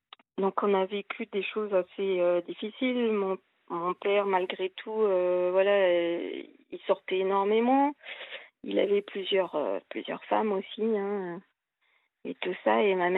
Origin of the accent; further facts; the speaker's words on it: Southwest France, France; now in Paris, France; En fait, je suis originaire du Sud-Ouest.